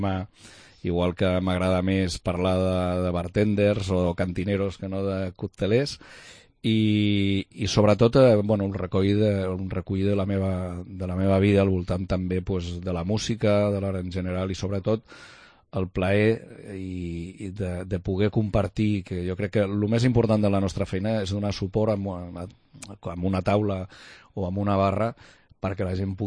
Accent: Barcelona, Catalonia, Spain; en el meu barri a Sant Andreu del Palomar, jo anava a la bodega davant de casa a Cantarafa

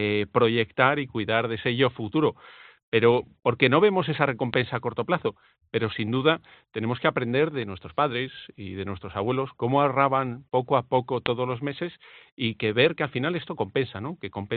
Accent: Spain; donde estamos tú y yo, Ángel, que somos españoles entre 44 y 64 años

